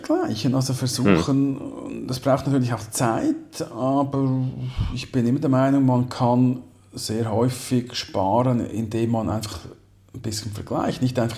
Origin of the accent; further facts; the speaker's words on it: Switzerland; Ich glaube nicht, dass es auf den Malediven schöner ist als bei uns in der Schweiz.